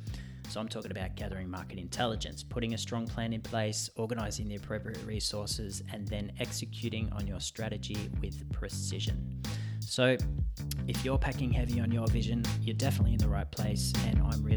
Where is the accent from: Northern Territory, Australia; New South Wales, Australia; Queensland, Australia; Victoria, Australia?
Victoria, Australia; Bendigo; which was located in my hometown of Bendigo in Victoria, Australia.